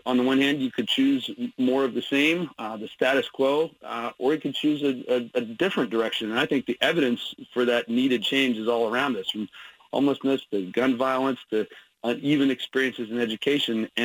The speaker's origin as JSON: {"language": "English", "region": "Idaho", "country": "United States", "tie": "born or raised there", "said": "I was raised in Idaho"}